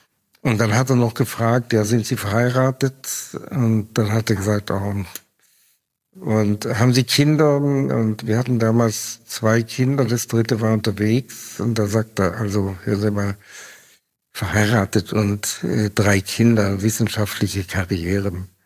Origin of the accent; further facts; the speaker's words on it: Konstanz, Baden-Württemberg, Germany; Ich bin in Konstanz aufgewachsen, in einer Privatklinik für innere Medizin, Kardiologie, direkt am Bodensee, die hatte mein Großvater gegründet und das war meine Heimat.